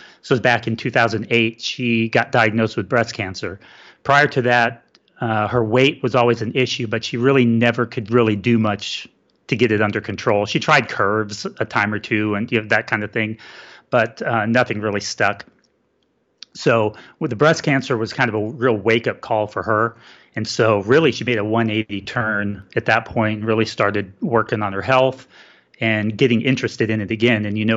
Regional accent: Albuquerque, New Mexico, United States; now in Dallas, United States; I live in the Dallas, Texas area. And I've been here for several years. I grew up in New Mexico, Albuquerque specifically. So I grew up right near mountains

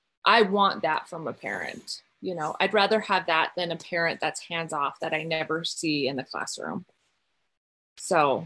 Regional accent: Montana, United States; So I'm from Montana. Matt's from Maine.

